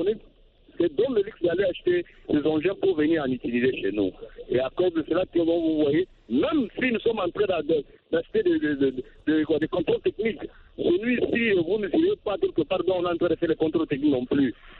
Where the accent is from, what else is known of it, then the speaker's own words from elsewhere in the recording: DR Congo; chez nous en RDC on l'utilise.